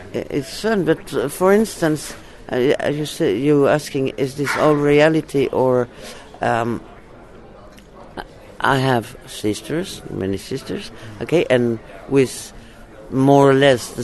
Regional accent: Marseille, Provence-Alpes-Côte d'Azur, France; I was born in Marseille, and so very close to the sea.

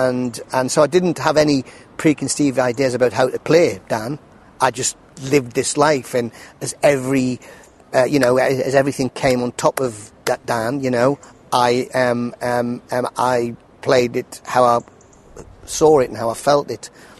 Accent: Newcastle, North East England, United Kingdom; a producer who knows me said that Ken had been looking for a guy from my hometown, Newcastle, late 50s

